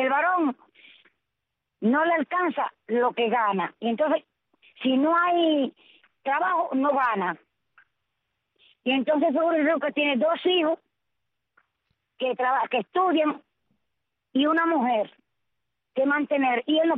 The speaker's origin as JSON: {"language": "Spanish", "country": "Cuba", "said": "estoy reclamando mi derecho como ciudadana cubana"}